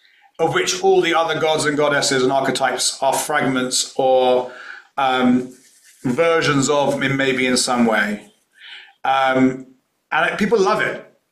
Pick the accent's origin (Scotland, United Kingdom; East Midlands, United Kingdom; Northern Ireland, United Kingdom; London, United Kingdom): London, United Kingdom; Hampstead; I grew up in Hampstead in London, which is the slightly posh, snobby, upper middle class Jew version of me, right?